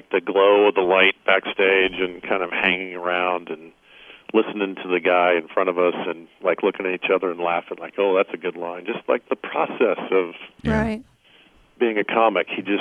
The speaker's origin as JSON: {"language": "English", "town": "Atlanta", "region": "Georgia", "country": "United States", "said": "people forget we're both from Atlanta, and I was actually on the radio."}